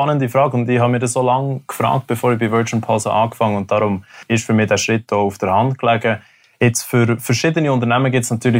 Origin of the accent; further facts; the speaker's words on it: Bern, Switzerland; also born or lived in Lausanne; Ich bin aufgewachsen in der Stadt, in den schönen Berner Bergen, habe dort oben meine Jugend verbracht, bin nachher auf Lausanne an der Hotelfachschule studieren